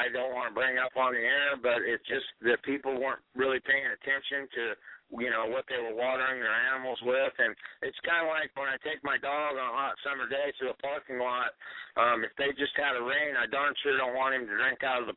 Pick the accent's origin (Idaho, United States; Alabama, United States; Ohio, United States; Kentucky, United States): Idaho, United States; Gooding; and then my hometown rodeo, one of the greatest rodeos in Gateway to the Northwest in Gooding, Idaho.